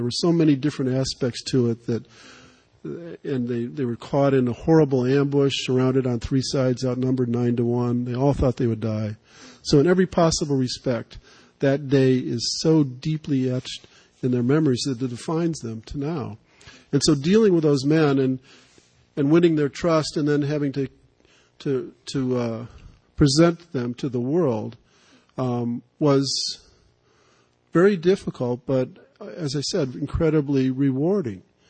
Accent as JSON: {"language": "English", "town": "Madison", "region": "Wisconsin", "country": "United States", "said": "I'm from Madison, Wisconsin."}